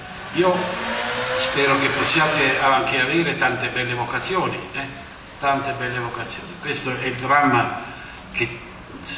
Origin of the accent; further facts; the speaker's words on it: Carinaro, Campania, Italy; il mio paesino che si trova qui a una quindicina di chilometri da Napoli, Carinaro